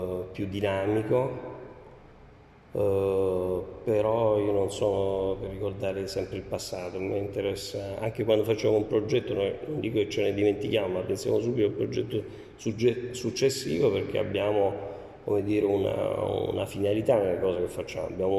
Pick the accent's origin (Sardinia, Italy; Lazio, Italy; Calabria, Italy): Calabria, Italy; Reggio Calabria; born there; io sono nato a Reggio Calabria, di famiglia siciliana catanese.